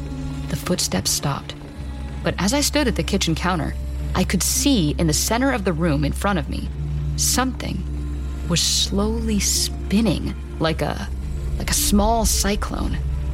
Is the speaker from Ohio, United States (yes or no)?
yes; Ohio, United States; He thought it was funny because I was from Ohio.